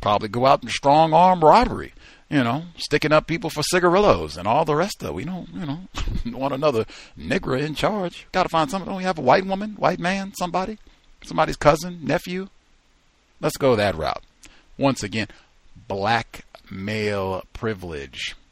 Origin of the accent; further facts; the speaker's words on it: the South, United States; now in Seattle, United States; I grew up on the East Coast in the South, so I was accustomed to seeing Kroger